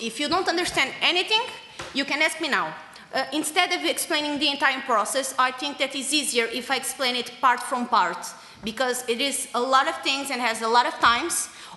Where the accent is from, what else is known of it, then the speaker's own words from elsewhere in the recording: Portugal; I'm from Portugal.